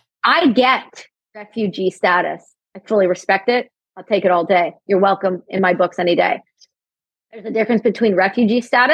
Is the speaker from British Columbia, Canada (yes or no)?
no; Ontario, Canada; I'm from Ontario. I'm born and raised.